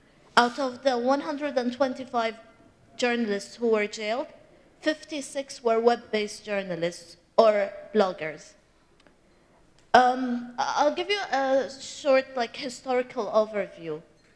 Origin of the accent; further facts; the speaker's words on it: Bahrain; I come from Bahrain. Bahrain is a very, very tiny country.